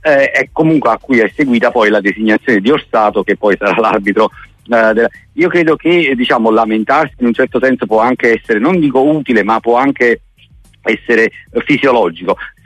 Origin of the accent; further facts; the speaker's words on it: Salerno, Campania, Italy; io come sai comunque sono di Salerno